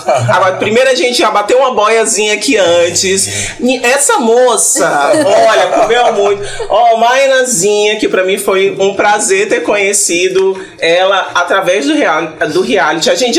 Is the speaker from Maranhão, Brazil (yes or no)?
yes; Presidente Dutra, Maranhão, Brazil; Sou influenciadora, empresária, sou de Presidente Dutra.